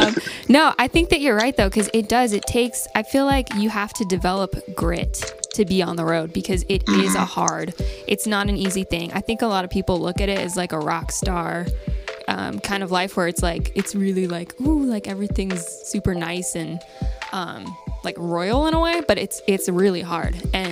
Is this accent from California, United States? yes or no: yes; Riverside, California, United States; now in Nashville, United States; because we grew up in Riverside, California. And so we were pretty isolated down there.